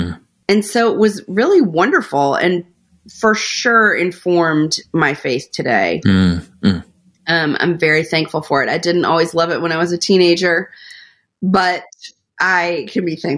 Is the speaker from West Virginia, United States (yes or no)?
no; Rhode Island, United States; also born or lived in Atlanta; I always say, really, that I feel like I grew up in Rhode Island. So I feel like I'm a New Englander in my heart, because we moved there when I was in about sixth grade